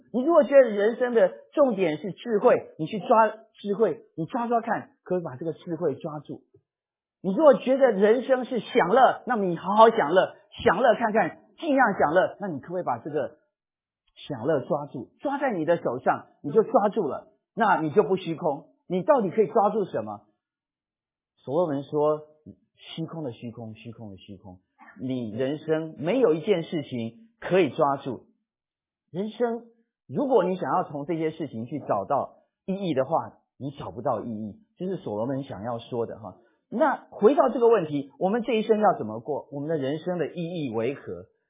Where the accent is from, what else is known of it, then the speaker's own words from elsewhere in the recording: China; 可是对我们中国人来讲，我们一点都没有问题，因为我们中国人讲中庸之道